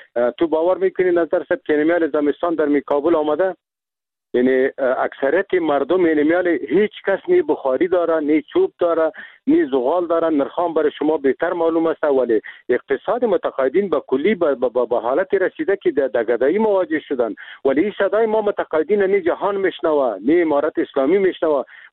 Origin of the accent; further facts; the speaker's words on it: Afghanistan; ما خود مسلمان هستیم، ما افغان هستیم، از این ملت هستیم، یعنی میجا زندگی کردیم، در میجا تولد شدیم، به می خاک و به می وطن ما خدمت کردیم،